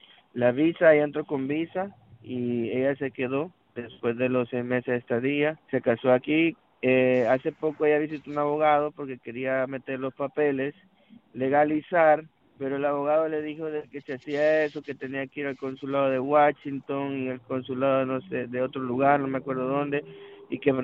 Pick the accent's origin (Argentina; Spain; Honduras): Honduras; now in United States; legalmente, somos de Honduras, legalmente los papeles